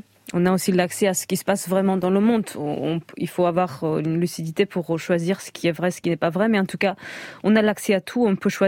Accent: Georgia; first language Georgian; French is a second language; now in France; surtout pour une étrangère. Bon, maintenant française, mais quand même, ma langue maternelle, c'est géorgien

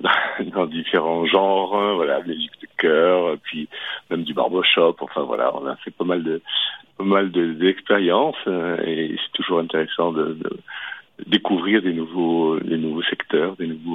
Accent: Occitanie, France; now in Paris, France; Oui, c'est ma région d'origine, donc voilà, je suis cévenol de fond

